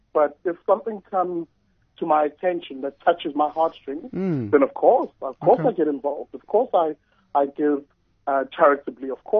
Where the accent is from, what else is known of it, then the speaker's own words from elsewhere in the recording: Umlazi, KwaZulu-Natal, South Africa; now in Cape Town, South Africa; So I'm from Umlazi, Durban, and I now live and work in Cape Town after having come down to Cape Town to do my master's